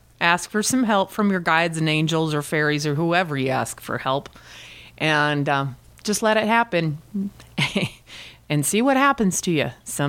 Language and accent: English; Montana, United States; So when he found out I was from Montana, he was pretty interested right away.